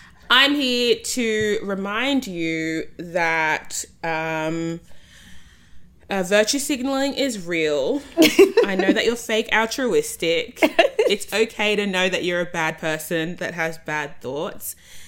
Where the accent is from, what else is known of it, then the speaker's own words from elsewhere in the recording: Australia; accent: Australian; I'm the Australian voice. I am 26.